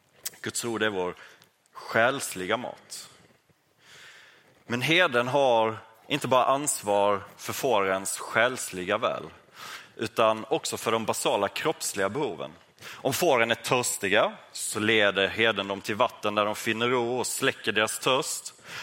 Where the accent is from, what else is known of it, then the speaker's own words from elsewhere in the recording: Yemen; på herdar ute i vildmarken i Jemen där jag växte upp som missionärsbarn